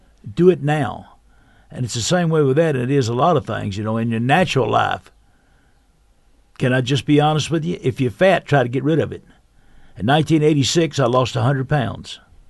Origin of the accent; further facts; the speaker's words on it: Louisville, Kentucky, United States; I was raised in Louisville with his wife.